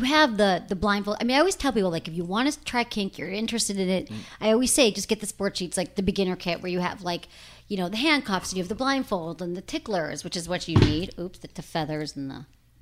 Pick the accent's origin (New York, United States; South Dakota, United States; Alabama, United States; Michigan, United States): Michigan, United States; Well, we're from Michigan.